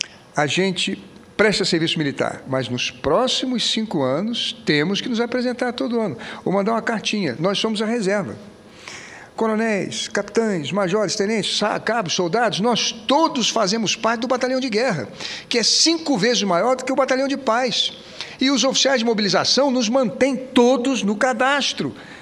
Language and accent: Portuguese; Rio de Janeiro, Brazil; Eu sou do Rio de Janeiro